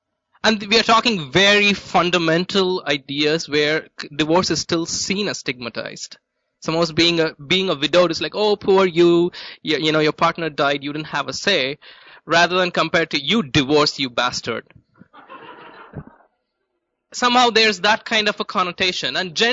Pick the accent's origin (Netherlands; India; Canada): India; I'm from India